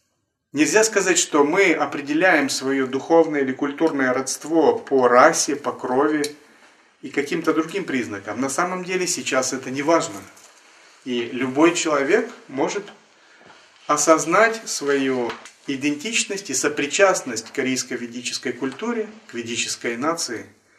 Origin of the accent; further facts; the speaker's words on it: Russia; born there; потому что мы родились в России, и все эти корни здесь